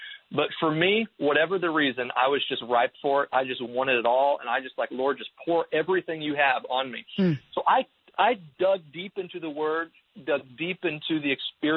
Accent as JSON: {"language": "English", "region": "Missouri", "country": "United States", "tie": "born or raised there", "said": "to this youth group that was just about 15 minutes away in Illinois, across the river, and because I was raised in Missouri."}